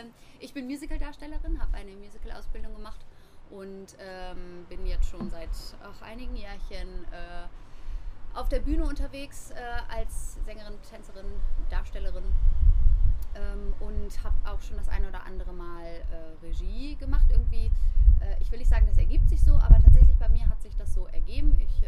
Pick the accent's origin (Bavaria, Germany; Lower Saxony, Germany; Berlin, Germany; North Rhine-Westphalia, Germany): North Rhine-Westphalia, Germany; Bad Salzuflen; now in Kassel, Germany; ich komme gebürtig aus Bad Salzuflen, ist ja fast um die Ecke, wohne jetzt in Kassel.